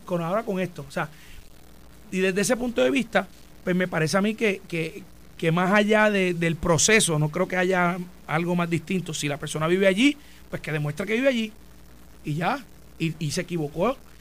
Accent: San Germán, Puerto Rico; El ejemplo clásico es la persona que tiene un domicilio en San Germán, por ser mi pueblo, pero tiene una residencia de playa en Cabo Rojo.

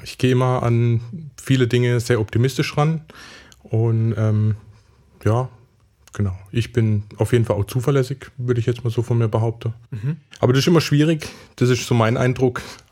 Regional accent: Schutterwald, Baden-Württemberg, Germany; Also ich bin geboren, aufgewachsen eigentlich hier aus der Region. Ich komme aus Schutterwald, das ist eine Ortschaft eigentlich vor Offenburg.

